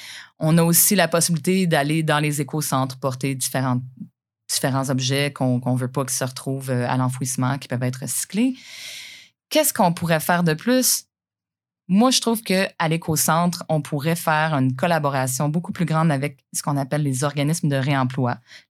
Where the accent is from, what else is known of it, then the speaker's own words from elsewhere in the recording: Sherbrooke, Quebec, Canada; Mais moi, quand j'étais petite à Sherbrooke, là, on triait hein, dans le bac vert.